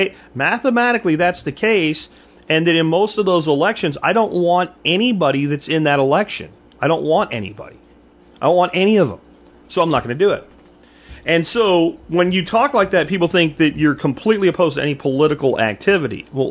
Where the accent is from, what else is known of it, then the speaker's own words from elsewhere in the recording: Texas, United States; it's an embarrassment to me as a Texan, that this hasn't happened in Texas.